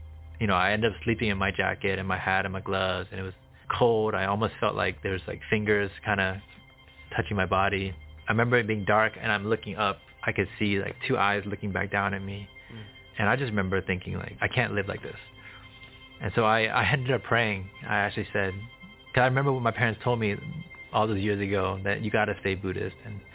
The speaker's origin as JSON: {"language": "English", "country": "United States", "tie": "born or raised there", "said": "95% of the population is Buddhist. Mm. So naturally I grew up that way here, being in America"}